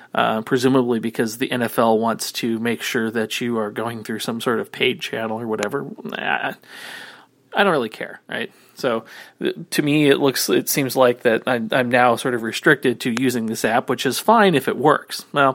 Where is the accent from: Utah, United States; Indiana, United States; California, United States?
California, United States; now in Seattle, United States; I grew up in the Bay Area in the 1980s and in the early 90s.